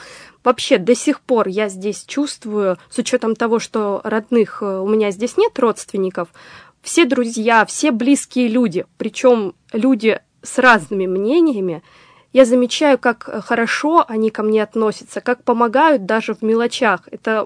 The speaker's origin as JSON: {"language": "Russian", "region": "Donbas", "country": "Ukraine", "said": "Но так как я, опять же, с Донбасса, а там жизнь меня научила одному."}